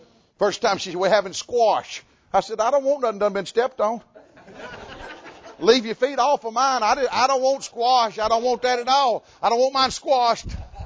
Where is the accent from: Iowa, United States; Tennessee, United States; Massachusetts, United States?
Tennessee, United States; Where I grew up in Tennessee, hey, we have two meats, the one left over from last night, if there was any left over, two or three vegetables, cornbread and biscuit.